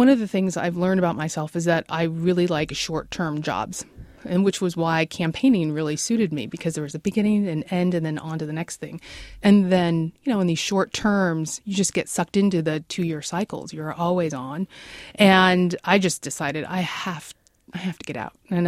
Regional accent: Seattle, Washington, United States; You know, growing up in Seattle neighborhoods, you see stained glass all over the place

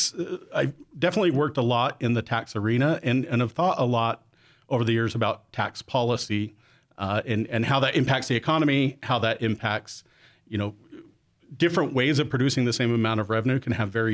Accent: Taylorsville, Utah, United States; Yep, I did grow up here in Utah. Grew up in Taylorsville, Utah.

